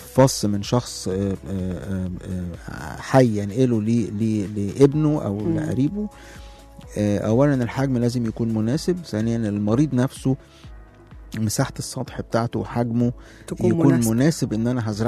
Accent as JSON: {"language": "Arabic", "country": "Egypt", "said": "احنا دلوقتي ما عندناش اللي هو المتبرع المتوفي، لسه ما بقتش قانون عندنا في مصر"}